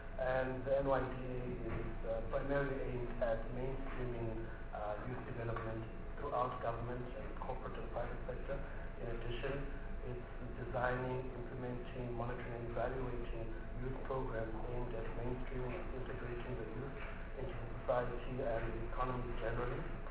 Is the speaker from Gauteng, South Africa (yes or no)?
no; East London, Eastern Cape, South Africa; I'm born and bred in East London, small town in the Eastern Cape, after which I studied towards a mechanical engineering degree at the University of Cape Town